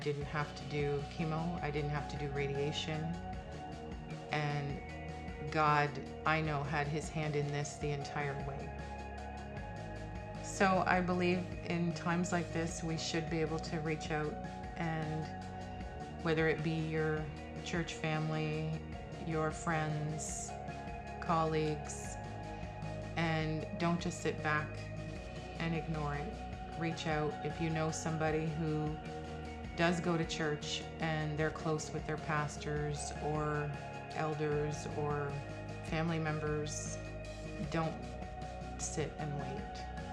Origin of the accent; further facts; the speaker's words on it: Burlington, United States; I am from Burlington. I've been living here for 2 years